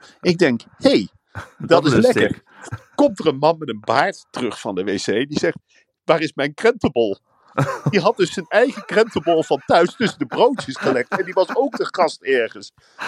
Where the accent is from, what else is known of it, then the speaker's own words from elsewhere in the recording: Gelderland, Netherlands; Ik kom uit de Veluwe.